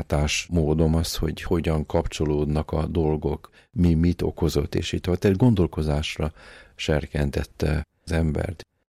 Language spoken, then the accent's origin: Hungarian; Budapest, Hungary; Várban nőttünk föl.